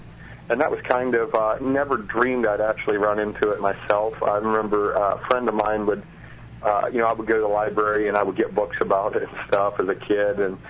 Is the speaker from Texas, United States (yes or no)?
no; Ohio, United States; I grew up in Ohio.